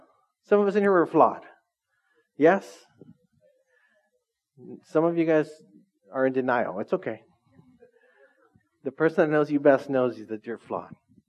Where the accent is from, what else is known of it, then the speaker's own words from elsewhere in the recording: Orange Cove, California, United States; True story, I grew up in Orange Cove, all right? I was telling you, I grew up in Orange Cove on 4th Street.